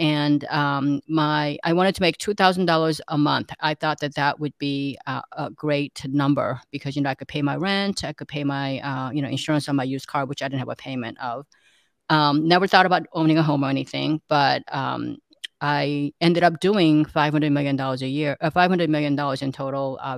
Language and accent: English; South Korea; now in United States; like Adam said, and I can just say that I grew up in South Korea. I came here as an immigrant. My parents came here